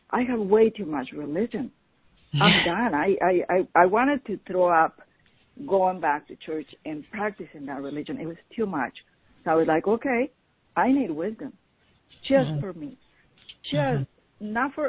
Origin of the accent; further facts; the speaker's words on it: Mexico; English is a second language; now in United States; I grew up back in Mexico and everything